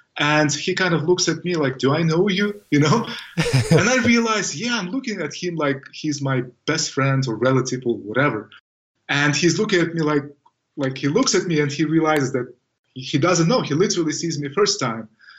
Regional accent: Uzbekistan; English is a second language; also born or lived in United States; And so I was born and raised in Uzbekistan, and then 20 years ago I studied at the States, in great state of Alabama.

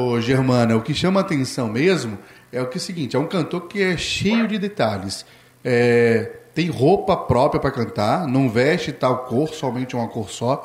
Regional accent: Vitória, Espírito Santo, Brazil; born there; Eu nasci em Vitória, na capital

